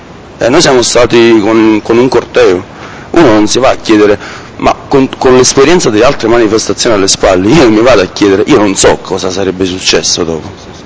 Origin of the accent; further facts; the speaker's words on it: Naples, Campania, Italy; No, perché veniamo da Napoli